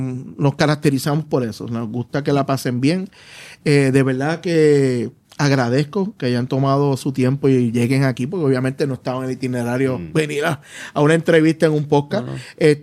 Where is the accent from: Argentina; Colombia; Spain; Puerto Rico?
Puerto Rico; Para nosotros como puertorriqueños, bien importante que la gente se tome su tiempo y nos entienda.